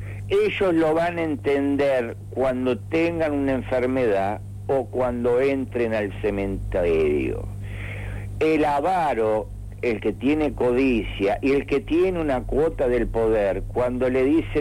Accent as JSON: {"language": "Spanish", "country": "Argentina", "said": "pues soy argentino, muy simple."}